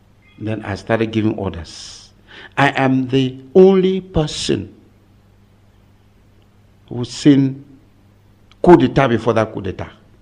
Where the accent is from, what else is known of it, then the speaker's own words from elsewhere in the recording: Bamenda, Northwest Region, Cameroon; Since I'm an Anglo from Bamenda